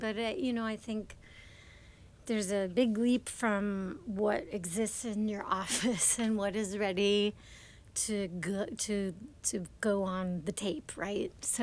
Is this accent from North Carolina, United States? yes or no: yes; Raleigh, North Carolina, United States; my hometown of Raleigh is the halfway point between New York and Miami. And really, I moved back to Raleigh when my daughter was born